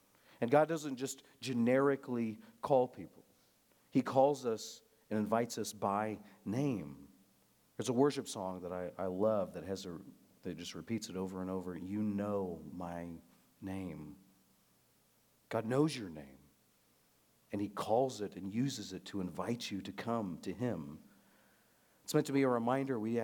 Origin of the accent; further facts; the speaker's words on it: Nebraska, United States; Now, I grew up in Nebraska. That's about as far from serious water as you can get and still be in the United States.